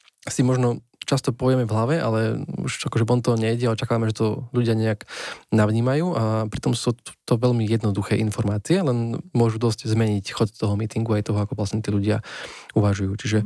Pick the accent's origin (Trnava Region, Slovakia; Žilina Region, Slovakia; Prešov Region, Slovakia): Žilina Region, Slovakia; Mne sa tam vynoril príklad z Oravy, odkiaľ pochádzam